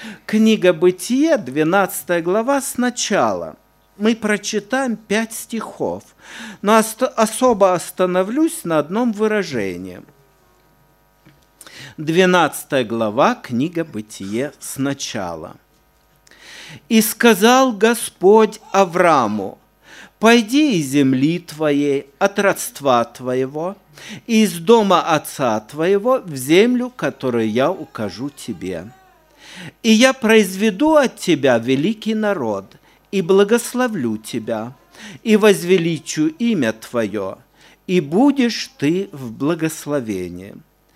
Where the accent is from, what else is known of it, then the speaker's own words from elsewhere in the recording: Omsk Oblast, Russia; now in Zhigulevsk, Russia; Вырос я в Омской области. До брака еще братья предложили переехать для служения.